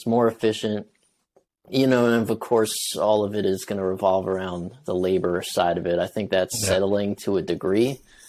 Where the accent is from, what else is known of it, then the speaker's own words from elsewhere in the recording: New York, United States; Yeah, or from somewhere that wasn't New York. But even now, I mean, I think I just don't sound like I'm from anywhere.